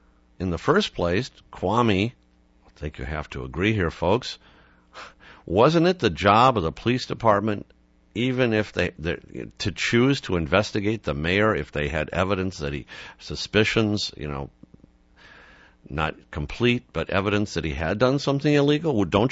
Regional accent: Detroit, Michigan, United States; I'm white. If you can't tell by my voice, but I grew up in Detroit. It's my home.

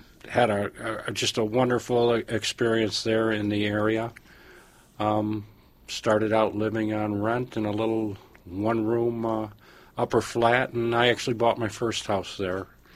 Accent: Detroit, Michigan, United States; I was born in Detroit, Michigan, some 55 years ago. I was born in the 7 Mile and Southfield area. Grew up in a wonderful neighborhood filled with a lot of kids after the war

